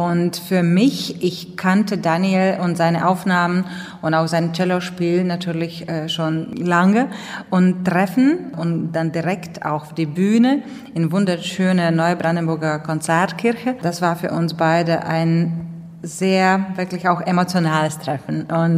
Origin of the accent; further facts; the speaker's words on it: Rēzekne, Latgale, Latvia; German is a second language; In meinem Heimatort Rēzekne